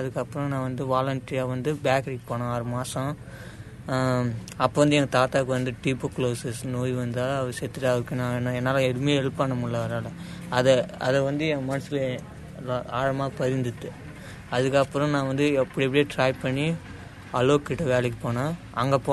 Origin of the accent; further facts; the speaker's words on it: Koozhapalayam, Tamil Nadu, India; born there; நான் வந்து கூழாப்பாளையத்திலிருந்து கூழாப்பாளையத்தில் பிறந்தேன்.